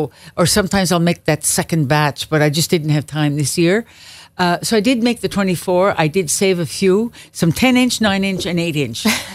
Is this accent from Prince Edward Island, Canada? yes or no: yes; Tignish, Prince Edward Island, Canada; connected with my community. That's where I was brought up. And I always get rejuvenated when I'm in my hometown.